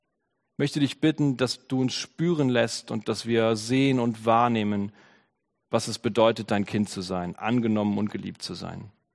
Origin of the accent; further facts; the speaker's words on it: Germany; Ich glaube, wir sind Deutsche, wir können das nicht besonders gut.